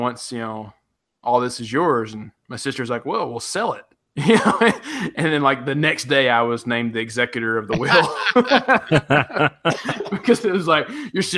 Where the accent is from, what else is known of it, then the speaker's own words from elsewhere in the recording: Tennessee, United States; also born or lived in Knoxville; Yeah, I can drive a stick, but I grew up in West Tennessee. It's all flat.